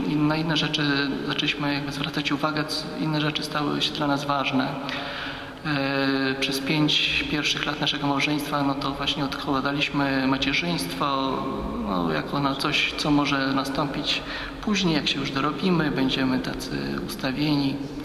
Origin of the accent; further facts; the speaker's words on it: Gołdap, Warmian-Masurian Voivodeship, Poland; Ja pochodzę z Gołdapi